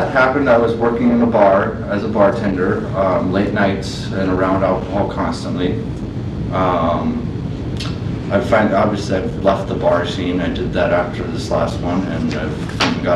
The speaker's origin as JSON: {"language": "English", "region": "Wyoming", "country": "United States"}